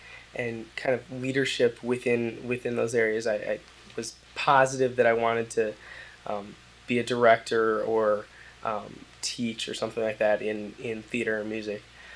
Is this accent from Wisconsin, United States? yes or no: yes; Fitchburg, Wisconsin, United States; I grew up in Fitchburg, Wisconsin, so right outside of Madison, and went to high school in Verona. I grew up on a farm in Fitchburg, my parents' farm just south of here